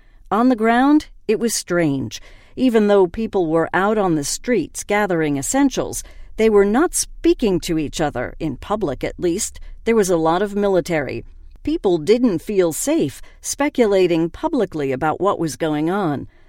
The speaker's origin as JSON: {"language": "English", "country": "Canada", "tie": "born or raised there", "said": "I was born and raised in Canada. My parents left Kashmir during the 1990s because it wasn't safe then. But now we try to come back every year."}